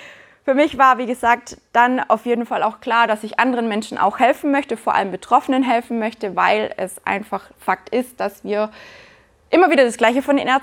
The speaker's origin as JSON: {"language": "German", "town": "Günzburg", "region": "Bavaria", "country": "Germany", "tie": "born there"}